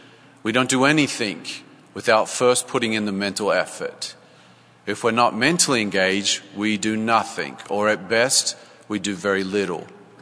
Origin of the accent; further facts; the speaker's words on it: Canberra, Australian Capital Territory, Australia; I was born and raised in Canberra, Australia. My mother was and still is a Catholic, and my father was a member of the Church of England